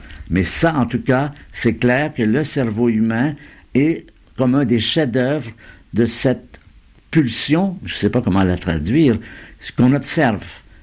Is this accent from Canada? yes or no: yes; Quebec, Canada; moi, quand j'étais enfant, j'étais au Québec et j'étais un bon catholique, croyant, tout ça.